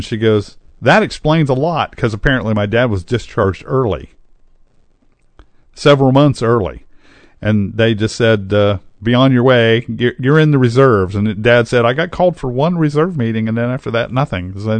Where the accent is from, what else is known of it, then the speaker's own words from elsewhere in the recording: Kansas, United States; born there; I was born in Kansas and I was born on a Navy base.